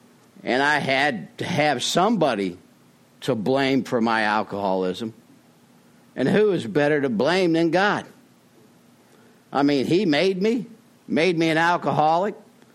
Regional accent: Springfield, Illinois, United States; also born or lived in Peoria; You know, I'm an Irish Catholic, born and raised in Springfield, Illinois, Peoria, Illinois. Catholic schools my whole life.

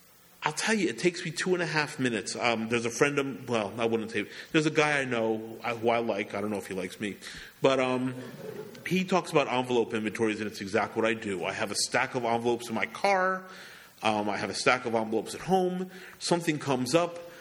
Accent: Philadelphia, Pennsylvania, United States; Now, I'm a Philadelphian, and I love Philadelphia. And all my friends were in Philadelphia.

